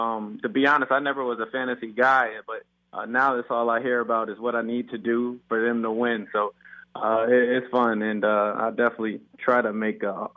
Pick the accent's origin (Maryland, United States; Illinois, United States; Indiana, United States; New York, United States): New York, United States; Syracuse; You know, growing up in Syracuse, I knew I needed something different. And I also have some family down south in Orlando.